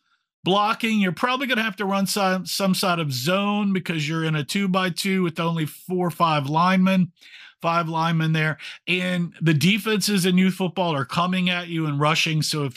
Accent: Texas, United States; I'm from Texas, and so air raid spread stuff to us and how we run spread here, it's not power spread.

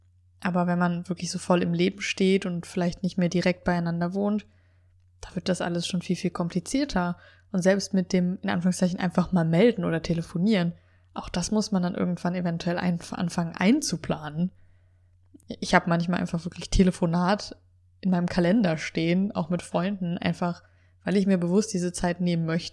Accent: North Rhine-Westphalia, Germany; Weil ich bin schon öfter umgezogen und die meisten wohnen eigentlich noch in Westdeutschland, in der Kölner Region, auch da, wo ich aufgewachsen bin oder eben auch, wo ich studiert und am Anfang gearbeitet habe. Und jetzt hier in Bayern

